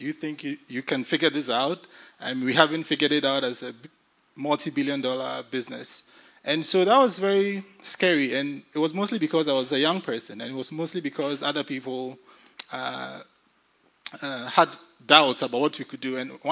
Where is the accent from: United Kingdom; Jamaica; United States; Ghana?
Ghana; now in Frankfurt, Germany; that is my lovely wife, Zonia. I'm from Ghana originally. I'm a data scientist by profession. We've been in Germany for the last 3 years. We used to previously live in Berlin, and we moved to Frankfurt a year ago.